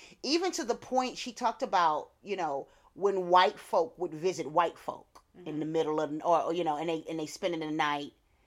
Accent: Mississippi, United States; I'm from Mississippi, baby. That's where they brought them in at.

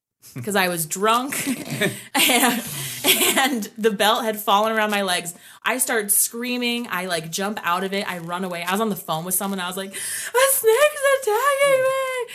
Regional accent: Michigan, United States; also born or lived in Hawaii; So I was born there and raised there till I was 4, and then we moved to Michigan.

